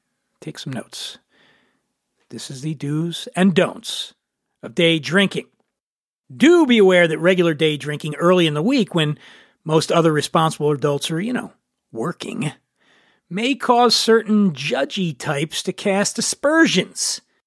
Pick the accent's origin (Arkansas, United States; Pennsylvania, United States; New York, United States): Pennsylvania, United States; Philadelphia; now in Los Angeles, United States; I'm from Philadelphia. I live in Los Angeles.